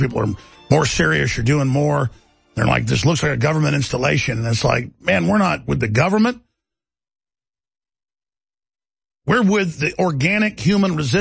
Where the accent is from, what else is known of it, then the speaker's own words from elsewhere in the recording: Dallas, Texas, United States; Let me tell you, I grew up in Dallas, Texas, and I didn't experience the white privilege.